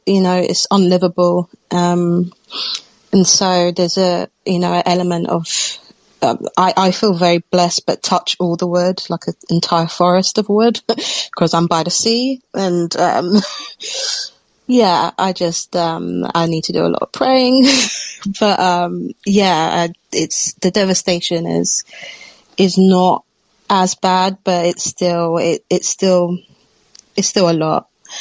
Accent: London, United Kingdom; now in Brighton, United Kingdom; I'm in south of England, Brighton, but I'm a Londoner, born and raised.

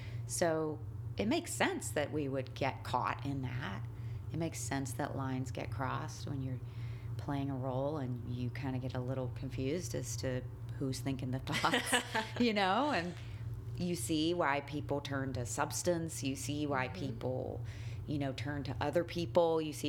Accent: the South, United States; I grew up in the South, but they were definitely not traditionally religious in any way.

